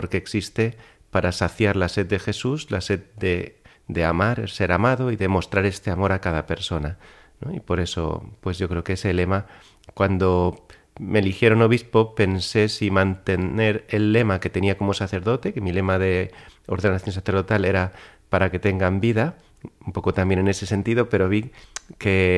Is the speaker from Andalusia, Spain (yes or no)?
no; Madrid, Community of Madrid, Spain; born there; yo nací en Madrid en el año 1974. Estudié allí en el Colegio de los Menesianos. Después estudié empresariales en la Universidad Complutense, en el campus de Somos Aguas.